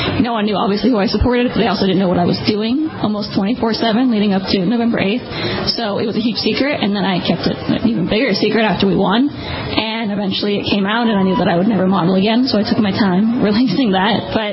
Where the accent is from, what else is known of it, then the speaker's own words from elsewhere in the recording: Manhattan, New York, United States; It's always been a conversation growing up in Manhattan.